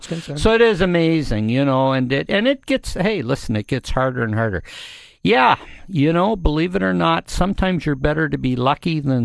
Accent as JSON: {"language": "English", "town": "Scarborough", "region": "Ontario", "country": "Canada", "tie": "born or raised there", "said": "And as a young Canadian boy growing up in Scarborough, Ontario, what does every young Canadian boy want?"}